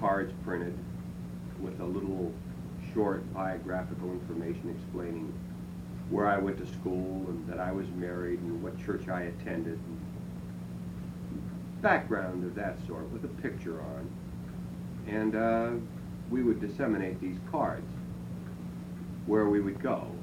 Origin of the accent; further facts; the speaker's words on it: Youngstown, Ohio, United States; I was always well known in the 4th Ward and throughout Austintown because I'm from the West Side.